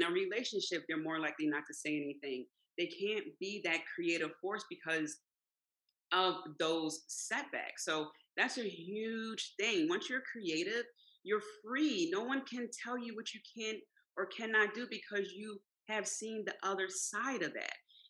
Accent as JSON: {"language": "English", "town": "Philadelphia", "region": "Pennsylvania", "country": "United States", "tie": "born or raised there", "said": "For example, I grew up in South Philly, so it's very much just a few demographics of people."}